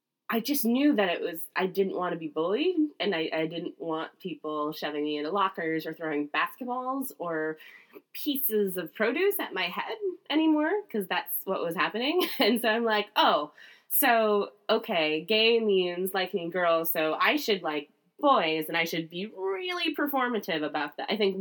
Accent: Midwest, United States; And I think it's hard, again, growing up in the Midwest, that's the narrative that parents want, is that sort of thing.

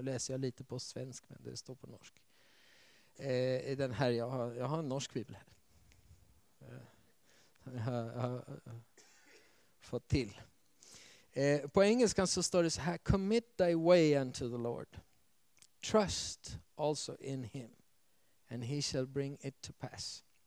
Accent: Sweden; born there; jag har varit hälften av mitt liv i det land där vi föddes, i Sverige. Och hälften av vårt liv ungefär har vi varit utomlands.

